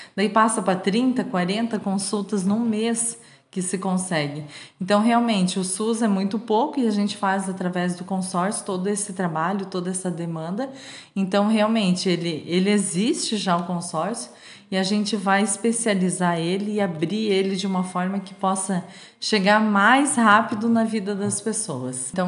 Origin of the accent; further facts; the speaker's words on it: Imbuia, Santa Catarina, Brazil; eu sou, né, de Imbuia